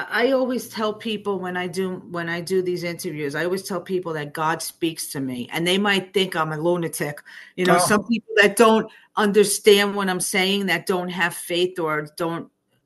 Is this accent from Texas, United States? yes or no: no; New Jersey, United States; you know, I'm from Jersey. So we understand up there what happened during that.